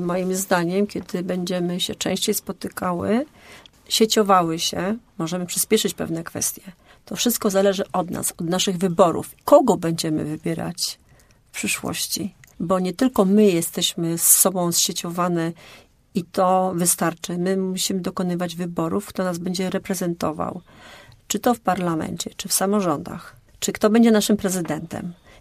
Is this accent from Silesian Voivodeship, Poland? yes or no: no; Poznań, Greater Poland Voivodeship, Poland; No naprawdę jestem dumna z tego, że jestem Wielkopolanką i Poznanianką.